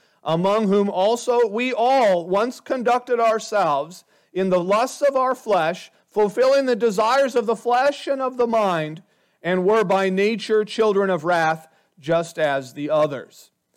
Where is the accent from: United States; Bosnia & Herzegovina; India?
United States; Hospers, Iowa; this is home turf for me. I grew up in Hospers, went to high school in Orange City, came to Dort College